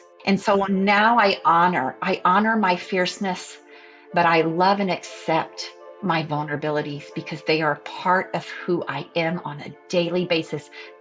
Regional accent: Indiana, United States; accent: Southern; I'm right on the river, so I'm 5 minutes from Kentucky. So right. My accent is even more Southern because of that.

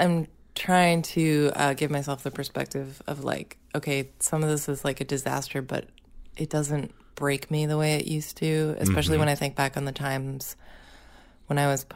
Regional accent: Massachusetts, United States; I'm from Massachusetts, so I'm not used to snow.

